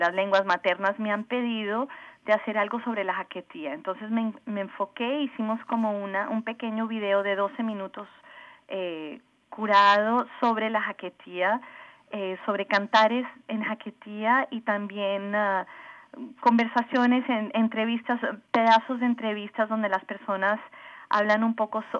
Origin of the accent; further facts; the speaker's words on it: Colombia; also born or lived in Atlanta, United States; Yo crecí en crecí en Colombia, pero nací en Atlanta.